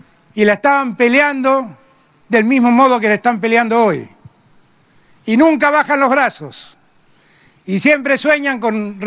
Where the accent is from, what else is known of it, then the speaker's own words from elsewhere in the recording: Argentina; Yo estoy muy orgulloso de mi país y estoy muy orgulloso de lo que somos los argentinos.